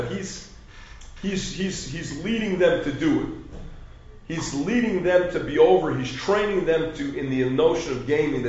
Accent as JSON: {"language": "English", "town": "Peoria", "region": "Illinois", "country": "United States", "tie": "born or raised there", "said": "I was a little boy growing up in Peoria, Illinois."}